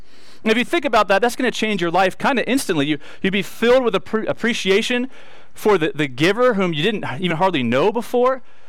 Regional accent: Florida, United States; I'm from Florida, and it didn't seem very reclusive, but I guess it depends on what part of the state you live in.

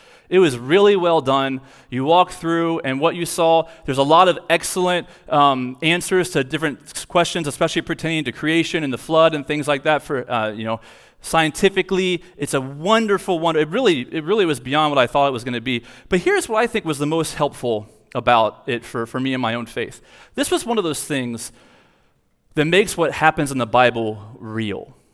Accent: Florida, United States; listen, dude, we're from South Florida, right? We're still adjusting.

